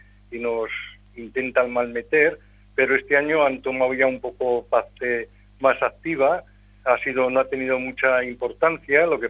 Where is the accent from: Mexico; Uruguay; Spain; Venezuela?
Spain; Buñuel, Navarre; nosotros vivimos en una zona, en concreto en mi pueblo, en Buñuel.